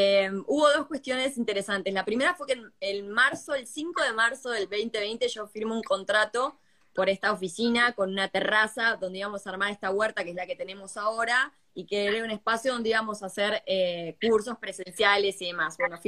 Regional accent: Entre Ríos, Argentina; also born or lived in Mexico; now in Buenos Aires, Argentina; en febrero de 2019 me vuelvo a vivir acá a Argentina. Me vuelvo a vivir a... Yo soy de Entre Ríos, pero me vuelvo a vivir a Buenos Aires.

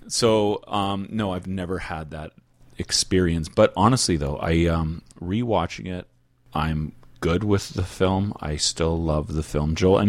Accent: Stoney Creek, Ontario, Canada; No. We are from Lower Stony Creek, dude. We're not from the upper

